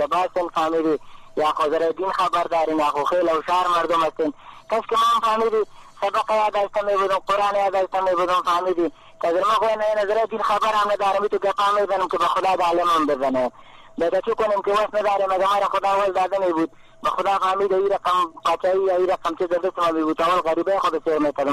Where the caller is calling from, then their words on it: Jalalabad, Nangarhar, Afghanistan; از جلال آباد هستم، از انگرار.